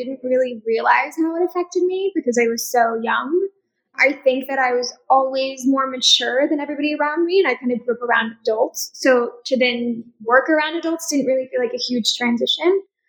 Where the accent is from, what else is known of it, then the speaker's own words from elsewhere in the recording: Dallas, Texas, United States; So I was modeling in New York, but I'm from Dallas originally.